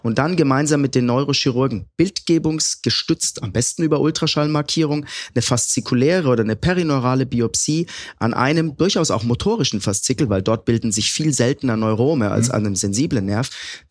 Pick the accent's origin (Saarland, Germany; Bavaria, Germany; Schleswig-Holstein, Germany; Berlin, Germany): Bavaria, Germany; Würzburg; Also ich bin ja in Würzburg groß geworden, das weißt du ja.